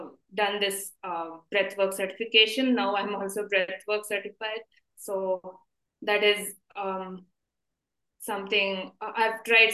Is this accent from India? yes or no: yes; India; I had to make that hard decision to come back to my home country, India